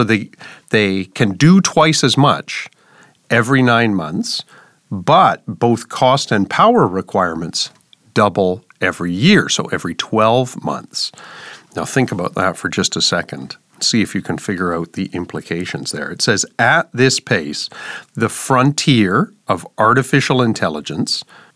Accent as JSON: {"language": "English", "country": "Canada", "said": "Maybe it's because I'm Canadian. I always say NASA"}